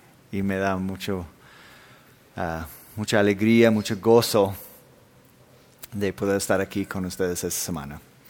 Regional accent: Denmark; first language Danish; Spanish is a second language; en mi país, en Dinamarca, a veces están hablando y de repente dicen, ah, mañana

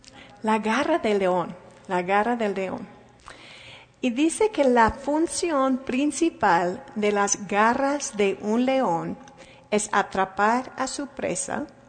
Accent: Chicago, Illinois, United States; Pues yo me imagino, vengo de Wisconsin, Chicago, esta área, y allí tenemos osos negros

